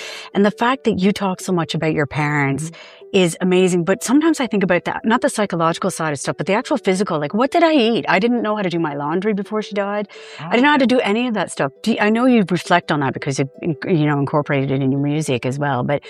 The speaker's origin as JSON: {"language": "English", "country": "Canada", "moved": "yes", "lives_now": "Ireland"}